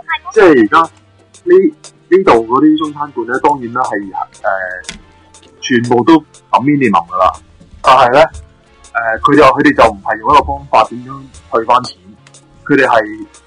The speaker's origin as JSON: {"language": "Cantonese", "country": "United States", "said": "其实咧，我哋美国人哋食嘢嘅时候咧，记得有习惯"}